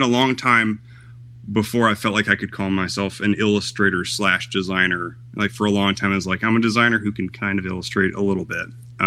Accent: Arkansas, United States; also born or lived in Seattle; I'm from Northwest Arkansas, born and raised, moved around a bit, came back here, lived in Seattle for a while and really loved it up there.

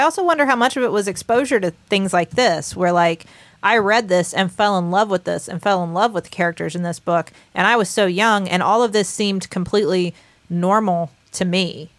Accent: West Virginia, United States; even though we grew up here in West Virginia, where, like, things aren't the most progressive.

